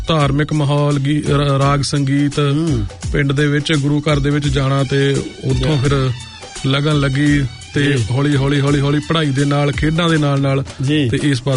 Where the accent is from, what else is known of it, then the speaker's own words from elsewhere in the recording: Bajid, Punjab, India; also born or lived in Pathlawa; ਉਸ ਪਿੰਡ ਦਾ ਮੇਰਾ ਜਨਮ ਆ, ਨਾਨਕਾ ਪਿੰਡ ਮੇਰਾ ਪਠਲਾਵਾ। ਤੇ ਬਜੀਦ ਪਿੰਡ ਦੇ ਵਿੱਚ ਮੇਰਾ ਬਚਪਨ ਗੁਜ਼ਰਿਆ